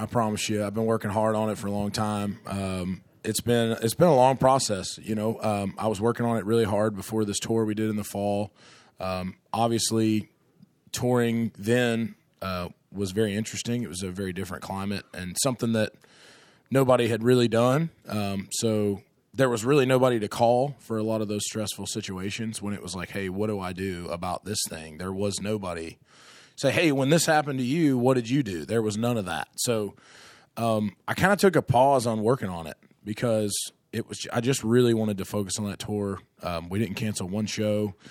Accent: Asheville, North Carolina, United States; also born or lived in Charlotte / Huntersville; I was born in Charlotte, lived in Huntersville, North Carolina, until I was 8, moved to Asheville. So I just grew up around it

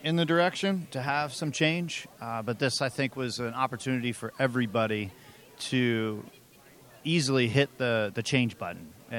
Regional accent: Las Vegas, Nevada, United States; You know, I grew up in Vegas. It's a great hometown to represent as somebody's hometown.

